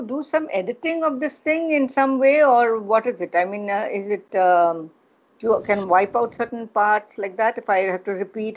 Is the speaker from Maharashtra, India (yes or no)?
yes; Mumbai, Maharashtra, India; born there; So I was born in Bombay, which is now called Mumbai, on the 28th of April 1951. So I'm now 69 years old.